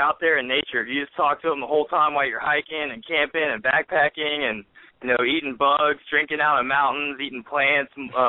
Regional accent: Tennessee, United States; I'm from Tennessee

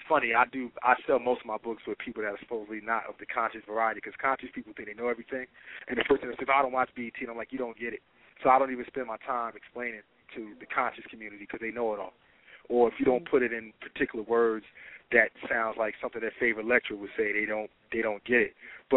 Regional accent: New Jersey, United States; because I'm a Philly cat. I grew up in South Jersey

